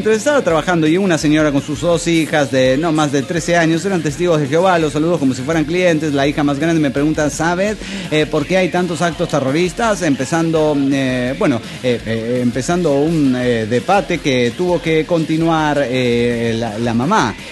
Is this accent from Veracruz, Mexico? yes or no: yes; Xalapa, Veracruz, Mexico; Estaba yo con un camarada caminando por el centro de la ciudad de Jalapa, capital del estado de Veracruz, México